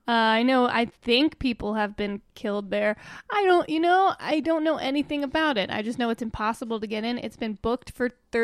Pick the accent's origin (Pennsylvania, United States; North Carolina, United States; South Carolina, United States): Pennsylvania, United States; I grew up in Northeast Pennsylvania. We're all over there. I mean, I'm Italian, but I don't do that.